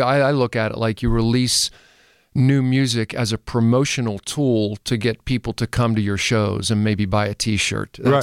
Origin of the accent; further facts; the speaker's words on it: Connellsville, Pennsylvania, United States; And I'm from Connellsville in Fayette County originally.